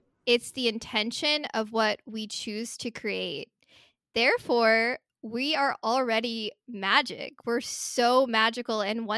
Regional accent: Hawaii, United States; so when I was really, really little, I grew up in Hawaii, and we had this huge picture of a blue whale, my parents did.

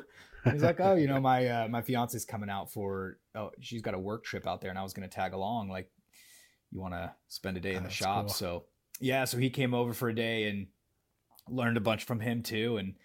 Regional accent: California, United States; now in Texas, United States; We've been in Texas for a little over 6 years now. I grew up in California, up in Northern California, which is where my entire family lives

